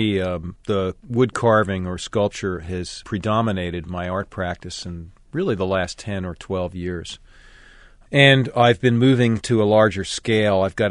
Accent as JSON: {"language": "English", "town": "Long Island", "region": "New York", "country": "United States", "tie": "born or raised there", "said": "And I grew up outside of New York City in Long Island, and so going to the museums was part of what our family did."}